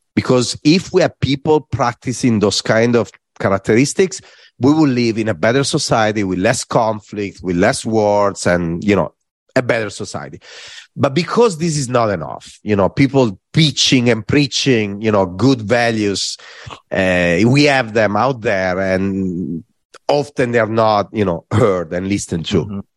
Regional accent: Varese, Lombardy, Italy; I was in Varese, in my hometown, and I'm in this bus and I'm going to, it was lunchtime, and I was going home to get my bag to go to practice for soccer.

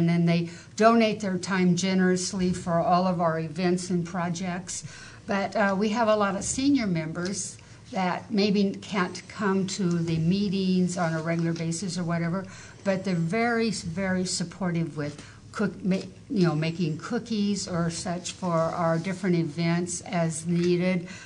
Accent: West Coast, United States; my phone number is from West Coast phone number. I'm from the West Coast.

